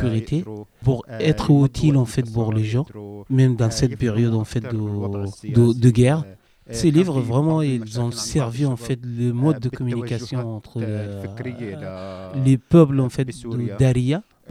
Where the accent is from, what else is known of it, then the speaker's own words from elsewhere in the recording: Syria; French is a second language; moved away; Et ensuite, en fait, je suis parti de Syrie jusqu'en Turquie et je rencontre Delphine